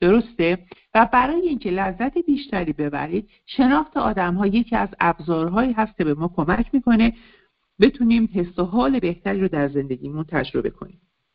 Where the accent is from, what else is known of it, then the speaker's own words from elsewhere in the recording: Iran; born there; من افتخار میکنم که در ایران به دنیا اومدم